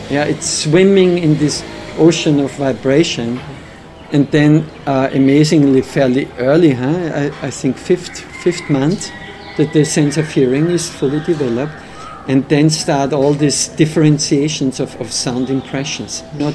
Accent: Austria; born there; English is a second language; moved away; I was born on the Hungarian border, and then I lived for quite some years on the Slovenian border of Austria.

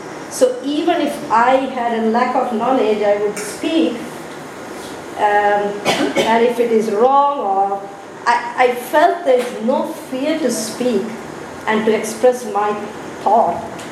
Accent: Sri Lanka; first language Tamil; English is a second language; I speak Tamil and I come from speaking country, yeah, we know, I was from Sri Lanka.

